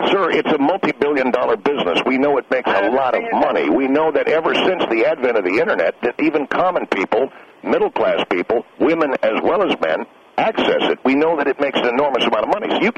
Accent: United States; But, sir, I'm a teacher, and I'm an American, and you're an American.

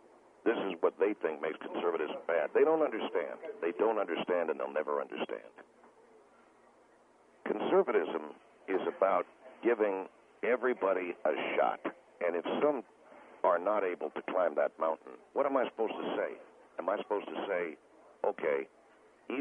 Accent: Mobile, Alabama, United States; Okay, I'm from Alabama, too. That's my home. I don't know what, I'm from Mobile, Alabama.

